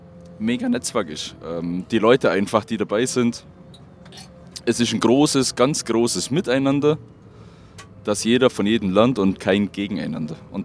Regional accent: Bavaria, Germany; Ich bin aus dem Allgäu

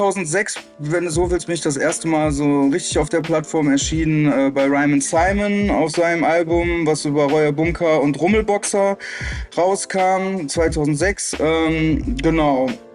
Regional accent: Mönchengladbach, North Rhine-Westphalia, Germany; ich komme eigentlich aus Mönchengladbach.

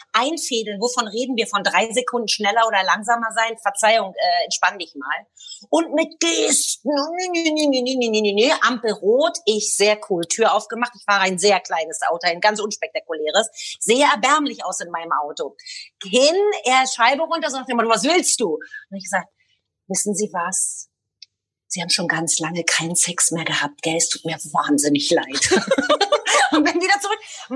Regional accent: Berlin, Germany; now in Israel; Ich antworte dann Berlin, weil ich mir am Anfang nicht so sicher war, wie kommt das eigentlich an, wenn ich sage, ich bin aus Deutschland.

